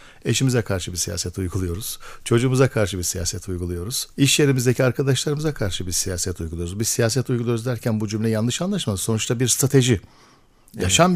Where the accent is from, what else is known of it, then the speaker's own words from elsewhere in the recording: Ankara, Turkey; Kırşehirliyim. Yani doğma büyüme Ankaralıyım ama Kırşehir nüfusuna kayıtlıyız. Kırşehir'imizi de seviyoruz. Kırşehir kültürüyle büyüdük biraz da.